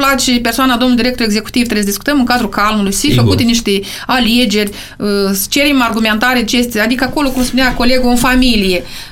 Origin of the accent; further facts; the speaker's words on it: Moldova; cât de bine ne-am manifestat noi ca moldoveni.